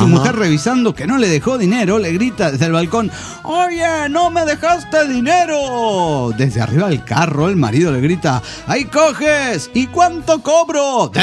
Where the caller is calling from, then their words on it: Axochiapan, Morelos, Mexico; de Axochapa, Morelos, México.